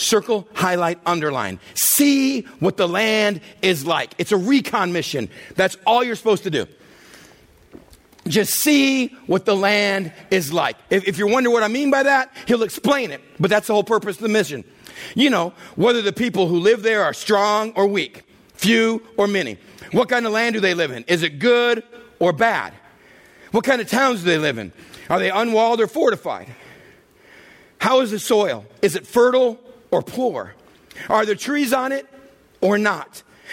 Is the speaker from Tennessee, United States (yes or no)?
no; Texas, United States; And I grew up in Texas, so you know what team I wanted to play for.